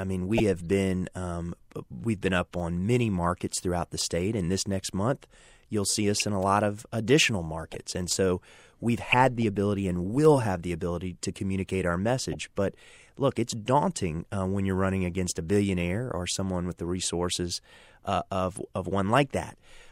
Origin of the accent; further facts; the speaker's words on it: Orlando, Florida, United States; So, you know, I am from Orlando.